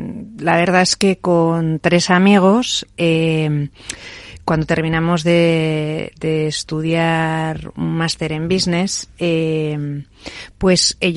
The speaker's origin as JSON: {"language": "Spanish", "region": "Castile and León", "country": "Spain", "tie": "born or raised there", "said": "me gustaría empezar por Gredos porque es de donde yo soy, donde he pasado mi infancia, donde he pasado los momentos de ocio más felices de mi vida, donde me pierdo los fines de semana"}